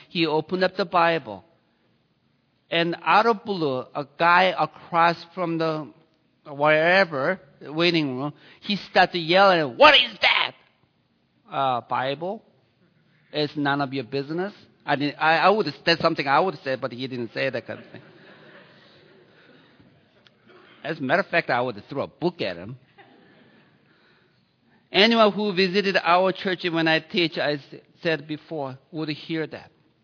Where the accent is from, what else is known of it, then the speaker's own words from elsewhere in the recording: Italy; English is a second language; now in United States; I came from the other country, as you can tell. I'm from Italy.